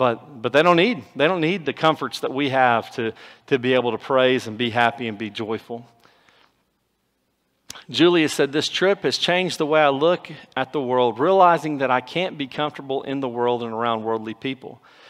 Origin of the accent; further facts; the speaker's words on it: United States; because I'm from the United States